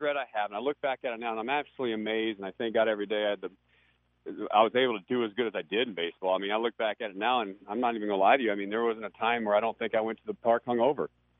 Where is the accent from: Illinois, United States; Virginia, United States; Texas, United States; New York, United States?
Texas, United States; I'm a small kid from Texas and shy kid from Texas. And I was growing up in the Bible Belt.